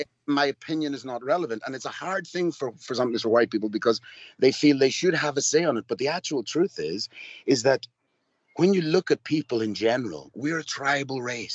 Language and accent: English; Ireland; I grew up in Ireland in the 60s and 70s, and nationalism was everywhere.